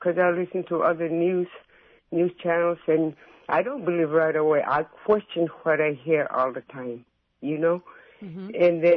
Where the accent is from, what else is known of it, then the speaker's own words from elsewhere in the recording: Alaska, United States; I'm an Alaskan. I was born in Alaska all my life, 70 years old